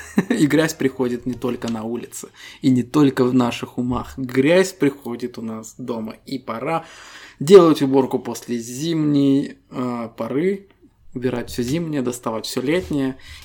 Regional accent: Estonia; Мы ребята из Эстонии, которые любят болтать, рассказывать истории

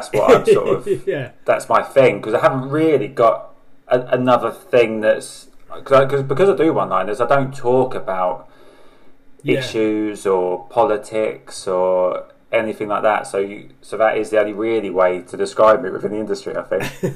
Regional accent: Sellindge, South East England, United Kingdom; So, I grew up in Kent, in a village called Sellinge, which is like between Ashford, Canterbury, Folkestone.

